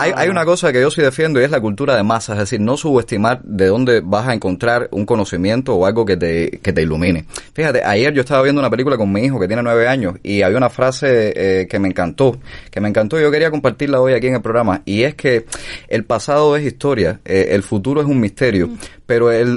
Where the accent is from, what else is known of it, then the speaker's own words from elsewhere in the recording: Cuba; Somos cubanos que damos opinión sobre lo que pasa en Cuba.